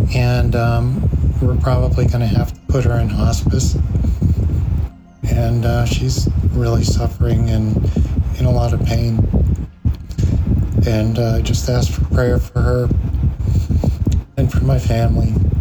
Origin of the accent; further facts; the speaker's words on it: Pennsylvania, United States; I'm from Pennsylvania